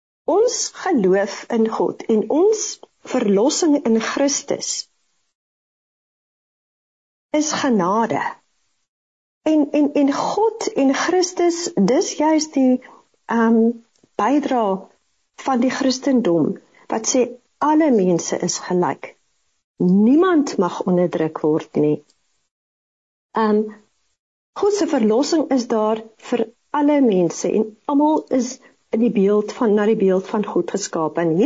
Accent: Centurion, Gauteng, South Africa; My pa was in die Broederbond, ek is in die 50er jare gebore, ek het in Centurion groot geword, wat eers vir Woodburg genoem is.

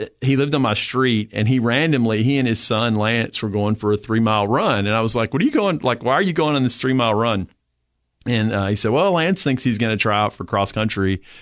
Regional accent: Nashville, Tennessee, United States; born there; Yeah, I was born in Nashville, Tennessee.

